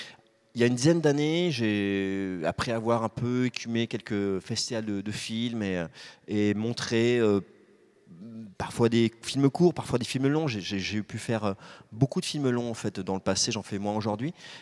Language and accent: French; Paris, Île-de-France, France; j'ai grandi à Paris.